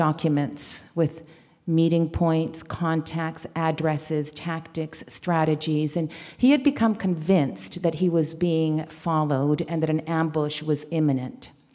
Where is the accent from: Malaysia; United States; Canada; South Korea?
Canada; also born or lived in Chile; I was born in Chile and raised in Canada. In 1986, when I was 18 years old, I went back to South America for 4 years